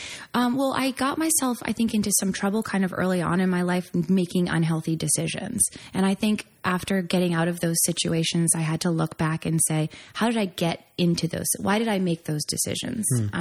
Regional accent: Haverhill, Massachusetts, United States; moved away as an adult; also born or lived in Utah; I grew up in Haverhill, Massachusetts, or I was born in Haverhill and kind of lived in the Merrimack Valley area, northeastern Massachusetts. Went to high school in Framingham. I moved out to Utah when I was about 20.

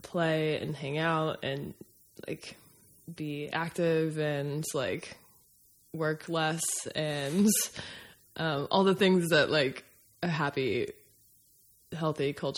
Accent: Somersworth, New Hampshire, United States; also born or lived in Berwick, Maine, United States; But yeah, I grew up in Somersworth and Berwick.

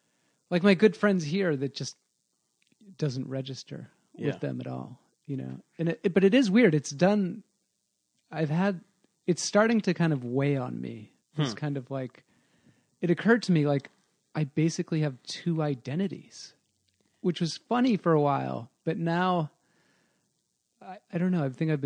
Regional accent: Massachusetts, United States; also born or lived in Dorchester; I was born in Dorchester, Massachusetts, which I don't think it was ever a nice place. Maybe, but in, and then my family moved around a lot, like mainly, you know, south of Boston, South Shore, that kind of thing.

